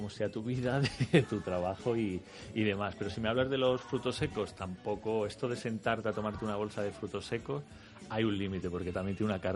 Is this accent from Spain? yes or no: yes; Spain; quien llega el último al restaurante o los que llegamos los últimos somos los españoles.